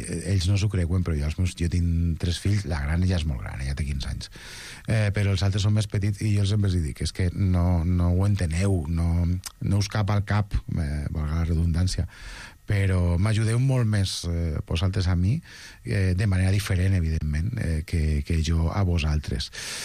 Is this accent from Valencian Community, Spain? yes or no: yes; Castelló, Valencian Community, Spain; Jo soc de Castelló, ja, igual m'ho noteu una mica per l'accent, i allà l'esplai no existeix massa